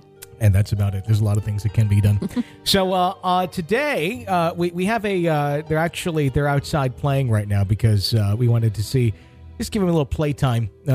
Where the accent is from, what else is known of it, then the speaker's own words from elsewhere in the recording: Wisconsin, United States; I believe this is a caller that is coming into us from... my home state of Wisconsin